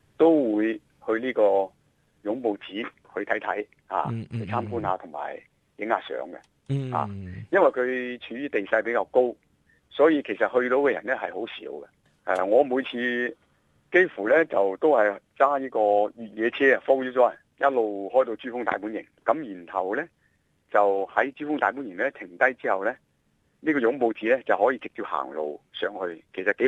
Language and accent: Cantonese; Guangdong, China; 特别我哋广东人咁啊，更加讲究呢啲汤水啊、啲瓜菜啊